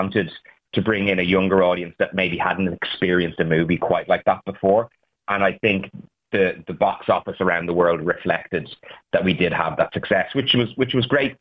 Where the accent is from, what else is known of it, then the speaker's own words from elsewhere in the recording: Skerries, Leinster, Ireland; I'm from Skerries.